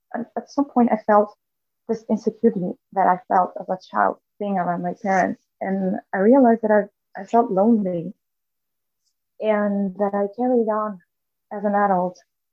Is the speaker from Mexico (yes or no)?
yes; Mexico; I'm from Mexico.